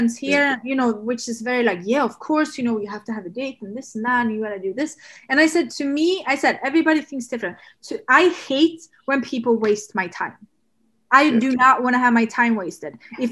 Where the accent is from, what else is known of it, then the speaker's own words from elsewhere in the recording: Sweden; English is a second language; I come from Sweden